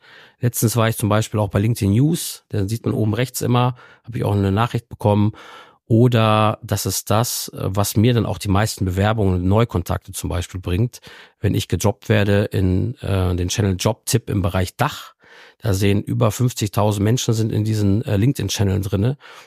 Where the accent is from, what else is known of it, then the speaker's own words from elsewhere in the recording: Detmold, North Rhine-Westphalia, Germany; ich komme aus Detmold, ich bin ja nichts Besonderes